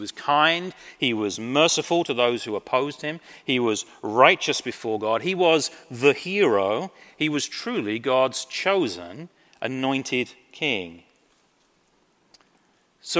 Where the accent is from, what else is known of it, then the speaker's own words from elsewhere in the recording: England, United Kingdom; I am English. I actually hold three citizenships. I am British by birth. I'm American because of marrying my darling wife, Kelly. And most importantly, I am a citizen of heaven by the grace of God.